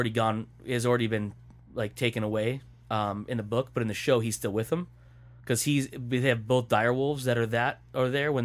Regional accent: Canada; Oh, my parents are rich. We're Canadian.

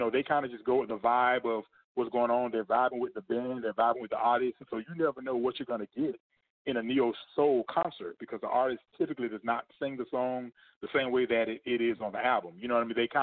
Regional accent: Fort Lauderdale, Florida, United States; Florida, especially, I'm from South Florida. I'm from Fort Lauderdale, but Tallahassee is a smaller city.

